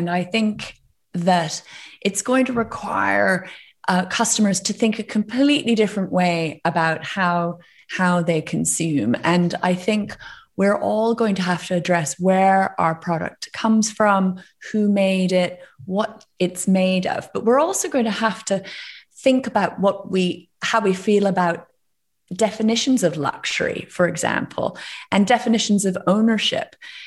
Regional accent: Canada; when I was a kid growing up in Canada in the 80s

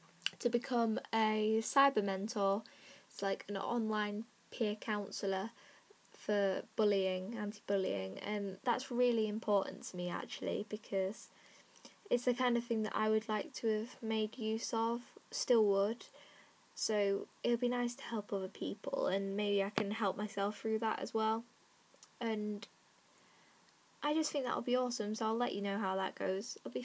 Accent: Northern England, United Kingdom; accent: northern; Despite the dudes at the top making fun of my northern accent, apparently I'm really northern

